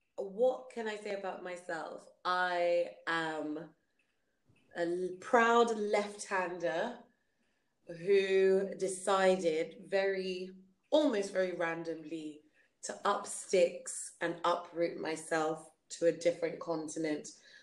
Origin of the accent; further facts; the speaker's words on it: United Kingdom; happy with my education and my background as a British Nigerian.